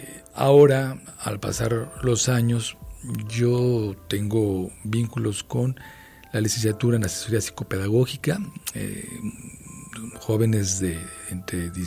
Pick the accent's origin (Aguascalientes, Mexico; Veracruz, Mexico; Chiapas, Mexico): Aguascalientes, Mexico; Mira, soy de Aguascalientes, tengo 4 hermanos